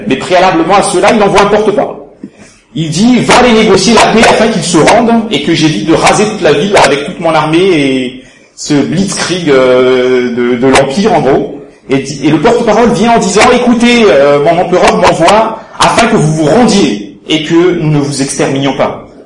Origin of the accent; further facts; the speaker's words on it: Marseille, Provence-Alpes-Côte d'Azur, France; Je suis de Marseille, une petite heure d'ici, et là-bas j'exerce en tant qu'architecte dans un petit cabinet qui s'installe dans la région de Aix-en-Provence. Et ça fait une petite, une quinzaine d'années que je suis là dans la région par ici